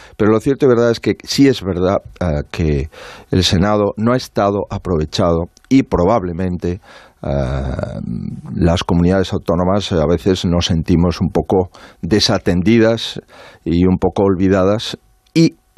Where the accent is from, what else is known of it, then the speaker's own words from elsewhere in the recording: Spain; todos los que vivimos en comunidades autónomas somos españoles